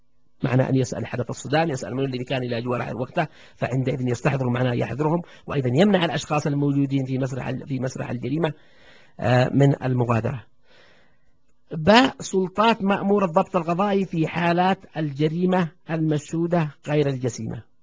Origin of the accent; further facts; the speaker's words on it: Yemen; أو كما يصيح العامة عندنا في اليمن عندما يصيحوا حرامي حرامي